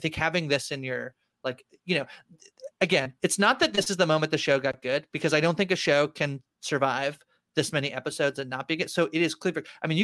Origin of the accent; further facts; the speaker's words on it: Canada; I am Canadian